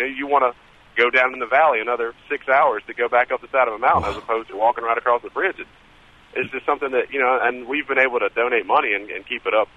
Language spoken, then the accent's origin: English; South Carolina, United States; My friends and I, we're avid hikers. Mostly we're from South Carolina